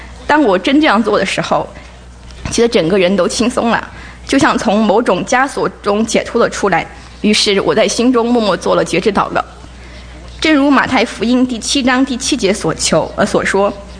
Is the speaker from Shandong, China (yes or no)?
no; Hunan, China; born there; 我出生在湖南省一个传统的家庭里面，在我家老房子的顶层，有一个房间是专门用来供奉观音和财神的